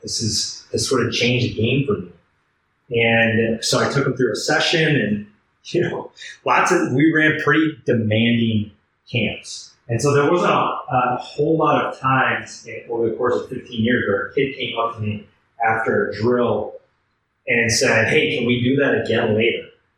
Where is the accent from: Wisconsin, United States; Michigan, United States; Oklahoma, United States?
Wisconsin, United States; moved away as an adult; I grew up in Wisconsin, lived in Wisconsin pretty much my entire life up to about 32, 33 years old.